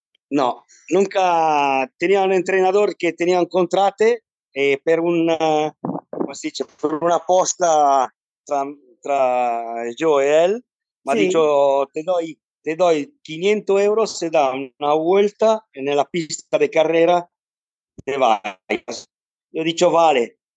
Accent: Milan, Lombardy, Italy; Spanish is a second language; De Milano. Yo siempre he montado en Milano y me soy criado en Milán con mi abuelo, que tenía una cuadra bastante grande.

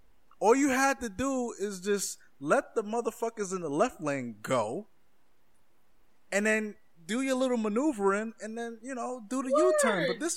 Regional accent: New York, United States; Like, I thought New York drivers was crazy. Like, I thought we was cra

